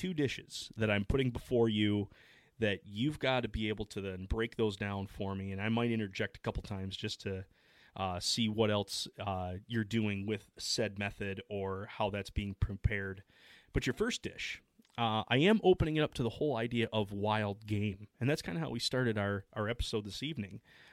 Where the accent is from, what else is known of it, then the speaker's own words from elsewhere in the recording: Midwest, United States; because I'm from the Midwest, I was getting this idea with squirrel to be a white chili